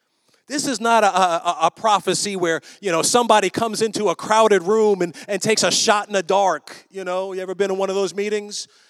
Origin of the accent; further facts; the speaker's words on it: New York, United States; Like, I'm from New York. We never picked a switch